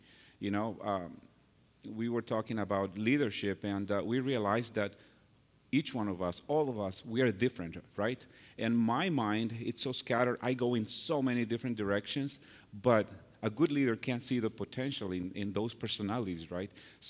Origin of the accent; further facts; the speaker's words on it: Costa Rica; English is a second language; now in California, United States; I am originally from Costa Rica. So I remember when I first came here, I didn't speak a word in, well, maybe 2-3 words in English.